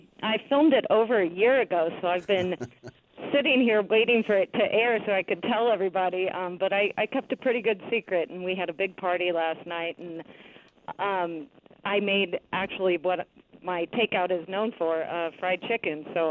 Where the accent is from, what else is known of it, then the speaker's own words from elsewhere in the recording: Missouri, United States; now in Portland, United States; And I'm actually doing cast iron fried chicken, which is what I grew up cooking in Missouri.